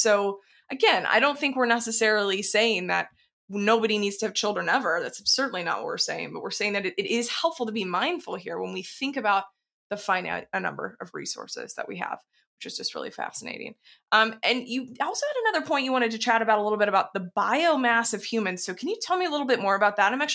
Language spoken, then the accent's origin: English; the South, United States; moved away; I come from the South originally. I'm been on the West Coast for a long time